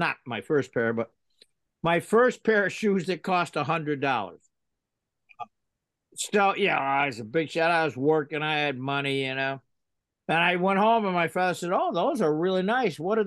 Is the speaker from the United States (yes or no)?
yes; Boston, Massachusetts, United States; I'm a Irish kid that grew up in the North End.